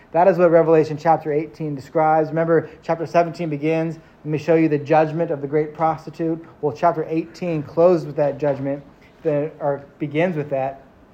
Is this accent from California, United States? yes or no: yes; California, United States; You know, we're from the Bay Area. We could say she ballin'.